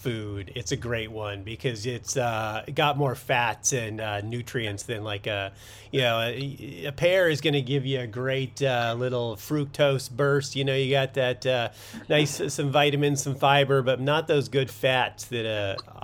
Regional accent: California, United States; I loved avocados. I grew up in Southern California. My grandma had an avocado tree in the backyard, and you know, big Latino family.

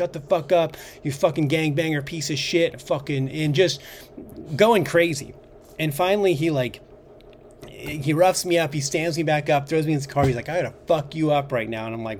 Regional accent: Montana, United States; I'm from Montana, dog.

